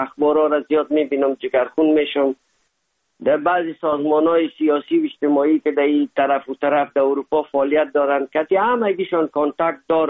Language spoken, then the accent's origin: Persian; Afghanistan; now in Germany; زمانی که ما از افغانستان آمدیم